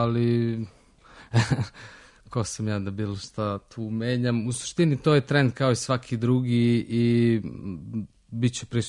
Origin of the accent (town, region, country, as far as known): Serbia